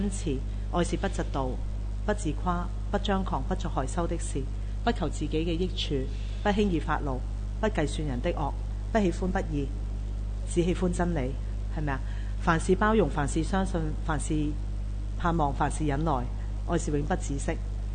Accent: China; 犹太拉比咧 好似我哋中國人咁樣嘅，好中意講古仔

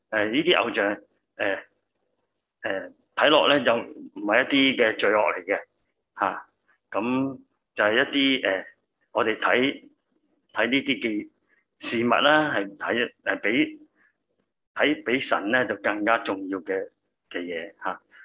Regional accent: China; 咁我哋中国人都问讲咧就民以食为天啦，最紧要食

